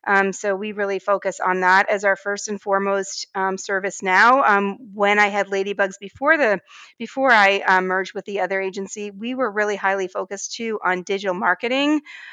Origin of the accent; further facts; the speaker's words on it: Canada; moved away as an adult; now in United States; I came here from Canada in my early 20s to come work for an agency in Portland, Maine.